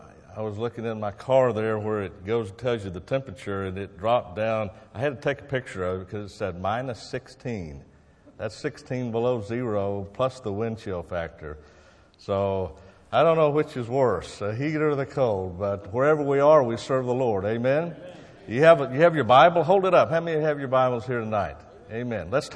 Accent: Oklahoma, United States; now in Michigan, United States; I am not originally from Michigan. I'm from Oklahoma.

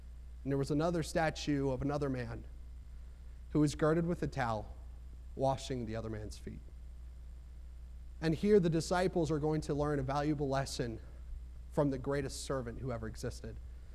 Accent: New Jersey, United States; Well, I'm from New Jersey

